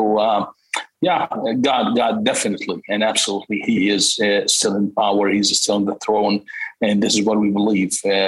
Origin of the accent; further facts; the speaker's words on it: Jordan; Anyway, so I grew up in Jordan in a Muslim family.